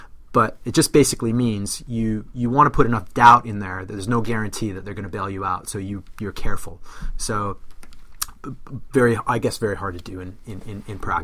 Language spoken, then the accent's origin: English; Canada; I grew up in, I'm Canadian, grew up in Canada.